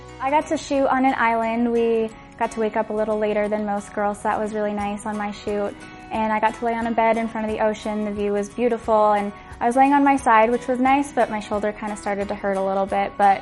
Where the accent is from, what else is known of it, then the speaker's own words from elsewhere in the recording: Littleton, Colorado, United States; I'm from Littleton, Colorado, and this is my first season as a Denver Broncos cheerleader.